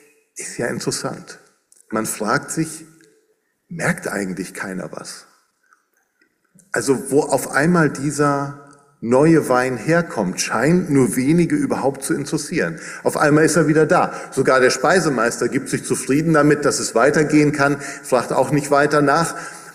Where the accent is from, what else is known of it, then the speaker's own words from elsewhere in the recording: North Rhine-Westphalia, Germany; Ich komme aus dem Siegerland, ich weiß, wovon ich rede.